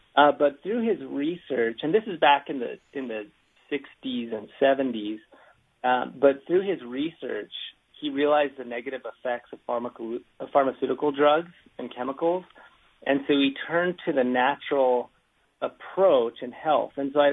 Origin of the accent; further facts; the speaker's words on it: New Mexico, United States; So I grew up in New Mexico, and so I drive down that way.